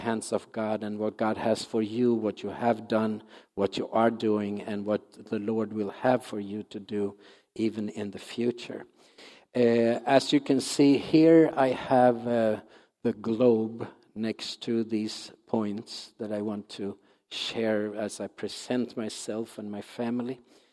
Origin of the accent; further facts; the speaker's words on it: Sweden; born there; English is a second language; And I don't know if Pastor said so or not, but I'm from Sweden. That explains why I speak funny. So I was born in Sweden.